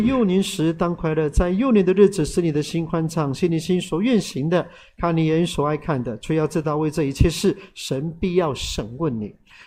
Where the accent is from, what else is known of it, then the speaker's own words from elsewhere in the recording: China; 我们中国人造字，这个天怎么写？